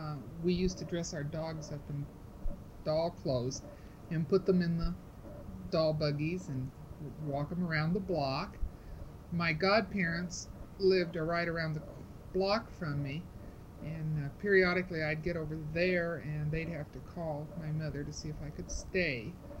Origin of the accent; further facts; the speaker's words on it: Cheyenne, Wyoming, United States; also born or lived in Greeley, United States; I was there about a month. My folks had a farm out of Loveland, Colorado. But my father was employed on the Union Pacific Railroad, so in December of the year I was born, we moved back to Cheyenne